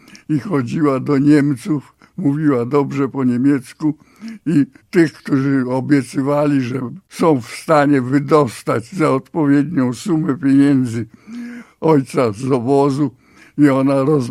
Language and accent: Polish; Warsaw, Masovian Voivodeship, Poland; Ja w 1933 roku właśnie urodziłem się na tej trzeciej kolonii w WSM.